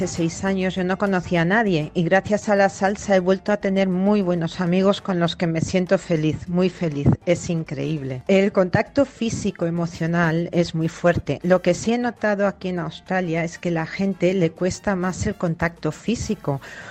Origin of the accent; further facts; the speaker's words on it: Spain; soy española.